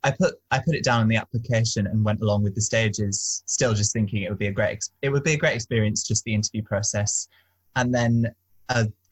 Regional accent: London, United Kingdom; So I come from Hackney in East London.

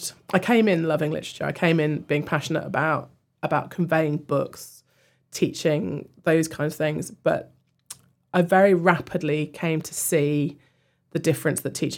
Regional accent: Inverness, Scotland, United Kingdom; born there; also born or lived in Bedfordshire / Liverpool / Cambridge; I was born in Inverness. We moved to Bedfordshire. Then my mother went and did her PhD at the University of Liverpool. So I lived there from the ages of 4 to 7. And then we moved to Cambridge.

